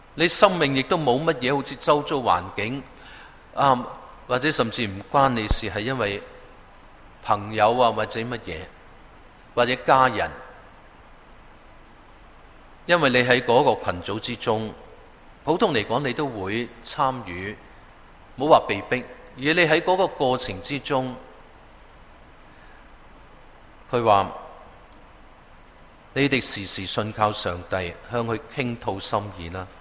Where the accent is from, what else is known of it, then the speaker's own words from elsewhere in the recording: Guangdong, China; accent: Cantonese; 我们广东话有一度说倾心吐意